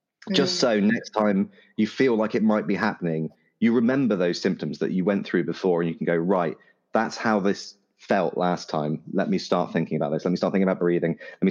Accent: United Kingdom; Because I didn't want to ring anyone, because I'm terribly British.

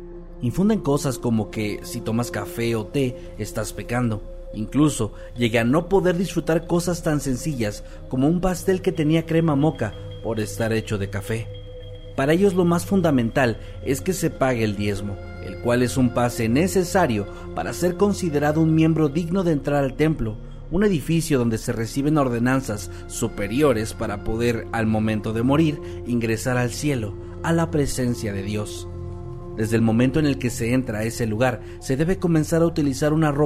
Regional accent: Argentina; soy de Argentina.

